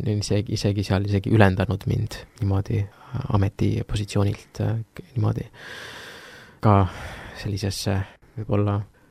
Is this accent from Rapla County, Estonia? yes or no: no; Saare County, Estonia; ma õpin ka Tallinnas seminaris ja ma olen ka siin saare inimene ja põline saarlane